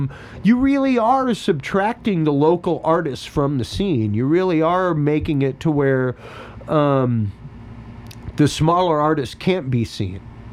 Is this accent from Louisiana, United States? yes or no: yes; Louisiana, United States; Even me as a Cajun, we're in danger of losing a lot of our culture because it's not written down